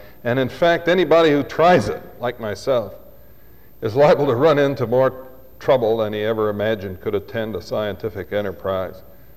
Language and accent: English; Madison, Wisconsin, United States; My hometown is Madison, Wisconsin. Nice little town. The other big city in Wisconsin is Milwaukee.